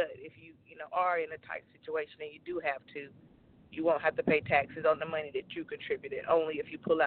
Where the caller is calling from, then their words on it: Lithia Springs, Georgia, United States; calling from Lithia Springs.